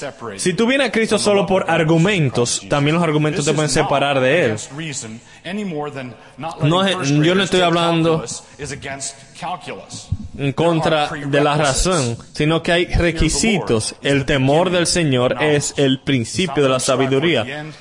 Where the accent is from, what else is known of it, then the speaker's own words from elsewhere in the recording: Idaho, United States; Spanish is a second language; I'm from Idaho. Soy de Idaho.